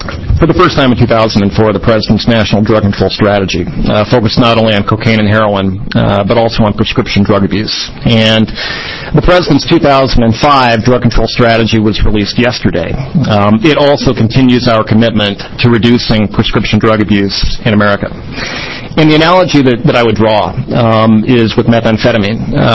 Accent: Oregon, United States; not only to Oregon, which happens to be my home state, and I'm always glad to get back

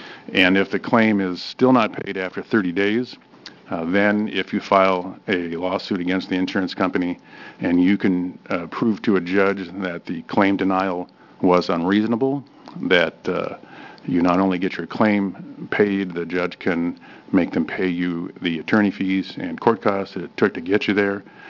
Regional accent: Vancouver, Washington, United States; I'm a lawyer from Vancouver, Washington, and I do a lot of work in Portland as well.

